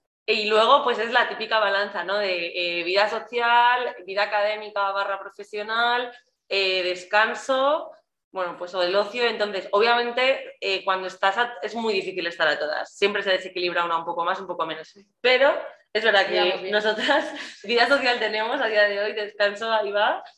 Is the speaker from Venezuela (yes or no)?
no; Madrid, Community of Madrid, Spain; somos del norte de Madrid, tampoco somos del mismo barrio